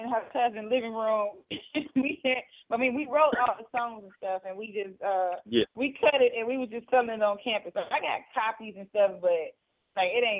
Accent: Gary, Indiana, United States; Okay, well, I am calling from Gary, Indiana. I am a Gary native.

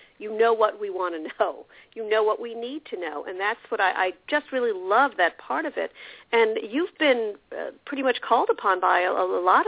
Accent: New York City, New York, United States; Being a New Yorker, you know, we're surrounded by we are the world, basically, in New York City.

